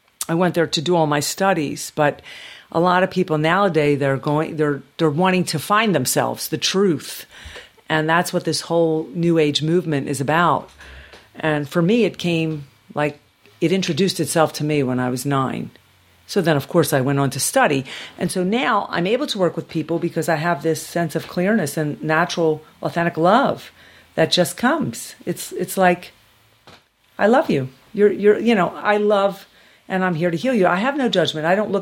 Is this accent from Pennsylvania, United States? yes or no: yes; Philadelphia, Pennsylvania, United States; born there; also born or lived in Los Angeles, United States; Well, I'm an LA-er. I'm definitely, but I was born here in South Philadelphia. And I've been back 5 years.